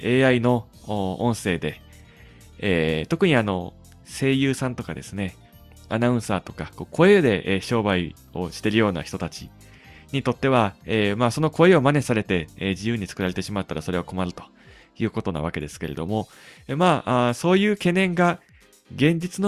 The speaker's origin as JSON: {"language": "Japanese", "region": "Kansai", "country": "Japan", "accent": "Kansai", "said": "私は、基本的に関西のアクセントで、この番組でも喋ってるわけですが、"}